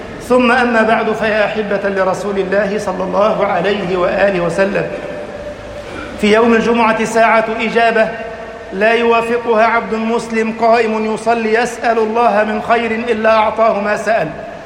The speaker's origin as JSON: {"language": "Arabic", "country": "Egypt", "said": "اللهم اجعل بلدنا مصر أمنا أمانا، سخاء رخاء"}